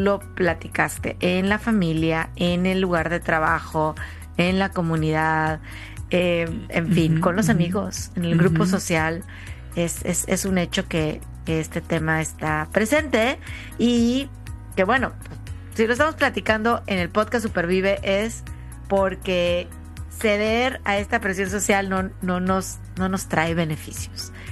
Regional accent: Mexico; O sea, soy mexicana, me gusta la comida spicy, picosa

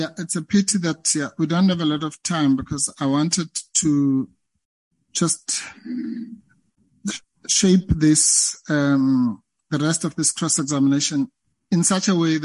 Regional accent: South Africa; I call them the big five, being a South African.

